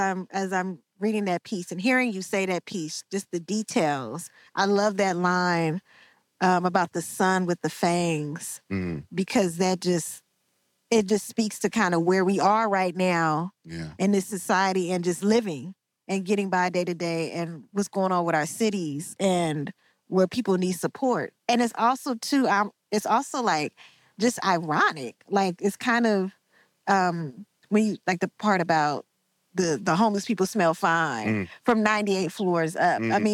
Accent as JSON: {"language": "English", "town": "Oakland", "region": "California", "country": "United States", "tie": "born or raised there", "said": "Because I grew up in the ghetto. I grew up in East Oakland. You know, we both came from the hood."}